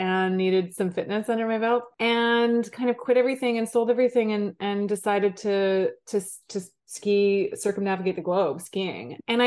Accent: Vancouver, British Columbia, Canada; I grew up in Vancouver, Canada, skied at Whistler pretty much all my life.

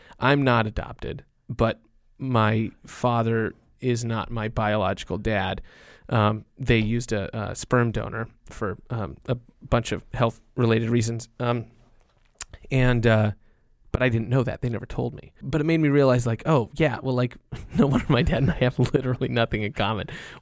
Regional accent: Alaska, United States; moved away; It's not stuff that I did after I left Alaska.

